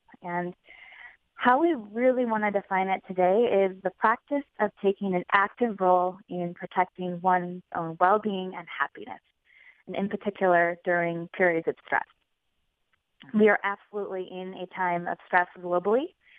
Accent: Michigan, United States; it's a pleasure to be here and be back in my home state of Michigan.

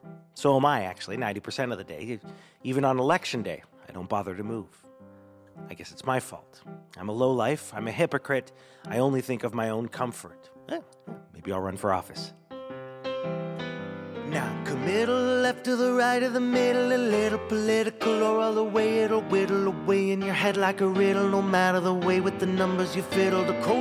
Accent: Canada; I'm from Canada, where they still have the Queen on the dollar.

